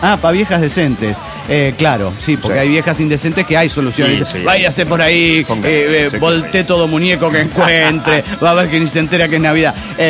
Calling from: Barranqueras, Chaco, Argentina; saludo de las tierras más calurosas del norte argentino, el Chaco.

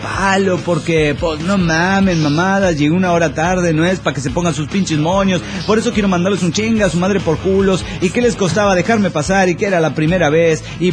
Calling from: Washington, United States; de Washington.

